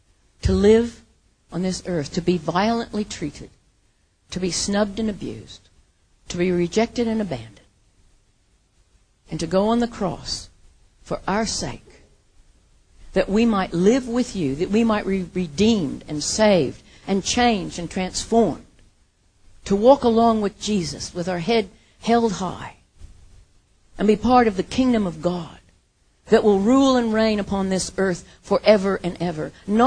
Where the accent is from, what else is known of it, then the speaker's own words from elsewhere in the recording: United States; It's because there's a part of me, I am American, you know.